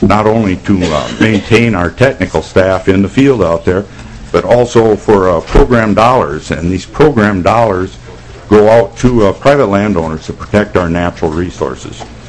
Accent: Minnesota, United States; I'm a farmer from Chippewa County in western Minnesota

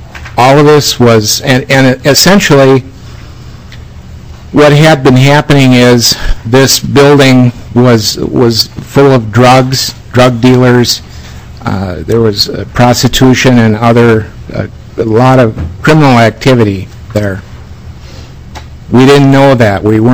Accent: Eagan, Minnesota, United States; I'm from Eagan.

